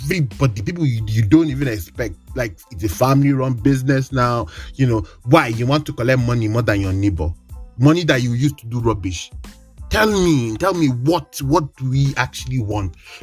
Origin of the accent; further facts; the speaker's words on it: Kaduna State, Nigeria; I'm from Kaduna State, if you don't know. So Governor Erufai is our governor.